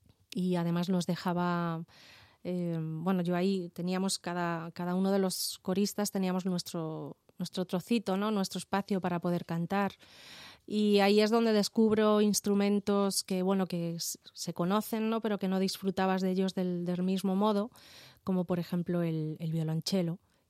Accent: Herencia, Castilla-La Mancha, Spain; now in Madrid, Spain; yo soy de Herencia, un pueblecito de Ciudad Real. Y cuando decido venirme a Madrid

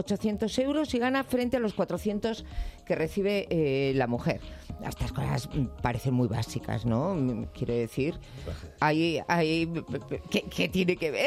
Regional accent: Basque Country, Spain; Yo soy vasca

